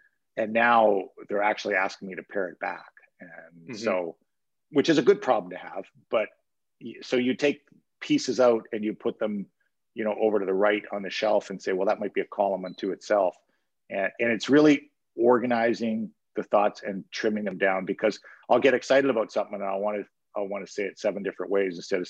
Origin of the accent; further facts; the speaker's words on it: Timmins, Ontario, Canada; I grew up in Timmins, Justin